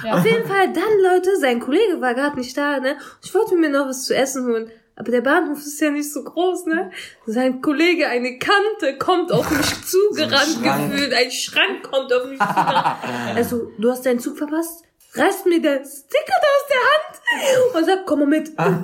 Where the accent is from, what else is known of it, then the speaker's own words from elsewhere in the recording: Iraq; woher kommst du? Irak, ne?